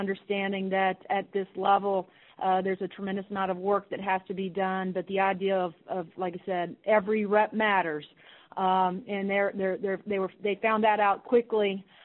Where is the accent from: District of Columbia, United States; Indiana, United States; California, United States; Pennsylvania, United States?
Indiana, United States; I'm from Southern Indiana and been to a lot of games in Simon Scott Assembly Hall.